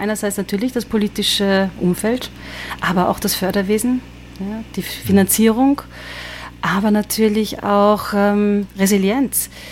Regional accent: Salzburg, Austria; Und habe wirklich in Salzburg damals, bin ja Salzburgerin, einen Gospelchor gegründet.

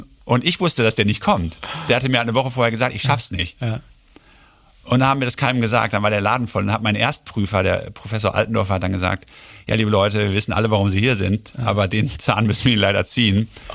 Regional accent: Germany; Wenn ich gesagt habe, ich bin Deutscher, haben die sich totgelacht.

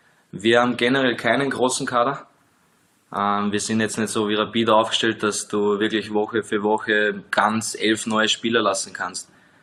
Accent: Austria; als Österreicher die ganzen Medien mitbekommst

